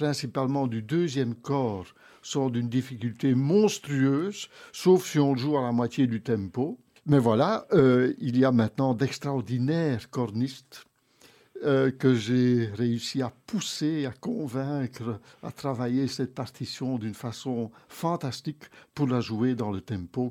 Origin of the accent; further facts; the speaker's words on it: Belgium; chez nous en Wallonie et à Bruxelles.